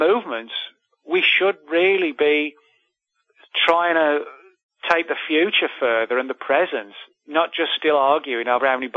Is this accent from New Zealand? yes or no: no; England, United Kingdom; now in United States; I'm originally from England